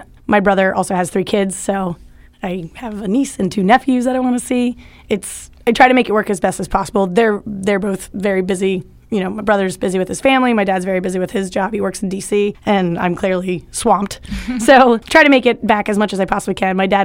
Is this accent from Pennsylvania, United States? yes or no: no; Edgewater, Maryland, United States; now in Baltimore, United States; I am from Edgewater, Maryland, so in Anne Arundel County.